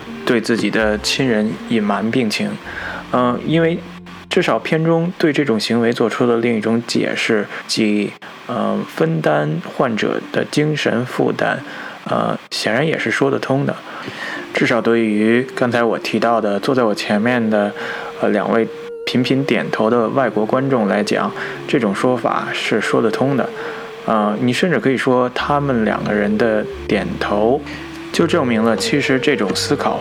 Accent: China; 也许就是想告诉西方人，我们中国人做的这些选择呢

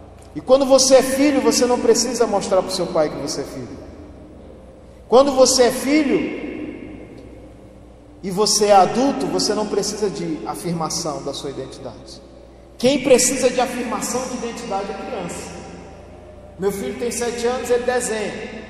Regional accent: Northeast Region, Brazil; Eu, como um bom nordestino que sou, 35 graus para a gente é sossegado.

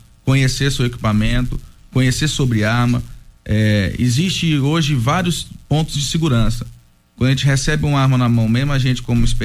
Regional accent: Rio Verde, Goiás, Brazil; E de Rio Verde somos nós, do Goiás somos 6.

